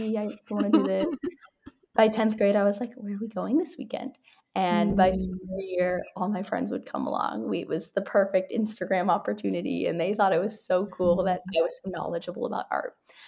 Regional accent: New York City, New York, United States; I grew up in New York City and my mom's from Canada.

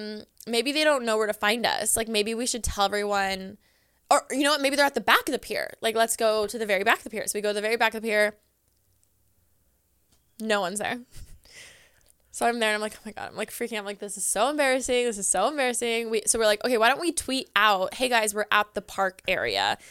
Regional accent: California, United States; We grew up in Southern California.

